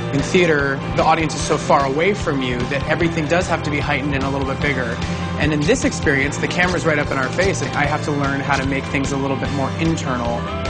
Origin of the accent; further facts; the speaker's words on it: Hollywood, California, United States; I'm from Hollywood, California, and I am a singer.